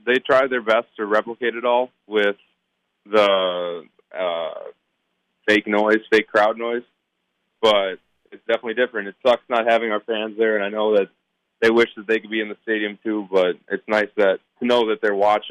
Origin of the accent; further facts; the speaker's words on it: Wisconsin, United States; I'm from Wisconsin. I grew up watching all the games and everything like that.